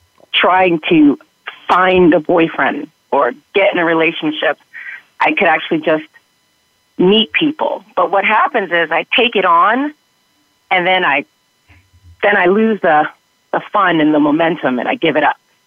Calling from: Brooklyn, New York, United States; Hi, I'm calling from Brooklyn.

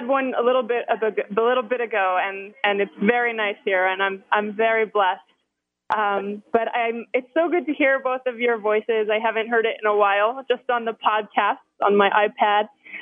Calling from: Santiago, Santiago Metropolitan Region, Chile; I am calling in from Santiago, Chile.

